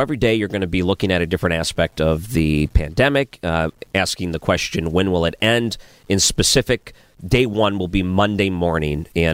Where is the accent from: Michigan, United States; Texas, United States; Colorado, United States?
Michigan, United States; Yeah, I grew up in Michigan. It's 10 cents a can.